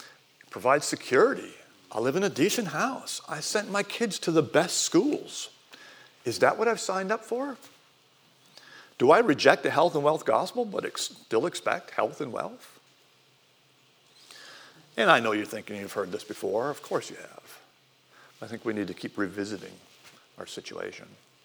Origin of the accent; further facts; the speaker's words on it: Milwaukee, Wisconsin, United States; But, you know, it's still pretty theoretical for a kid growing up in Milwaukee